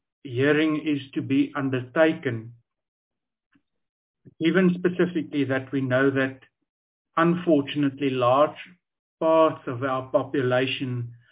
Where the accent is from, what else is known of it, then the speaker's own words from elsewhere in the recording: Free State, South Africa; I'm from the Free State, and I know that the Human Rights Commission has over the years brought out a number of reports